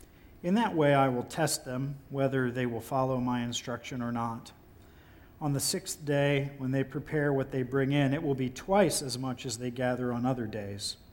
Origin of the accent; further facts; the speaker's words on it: Huber Heights, Ohio, United States; I grew up in Ohio, as many of you know, and in Huber Heights, Ohio, there was a levee that did not pass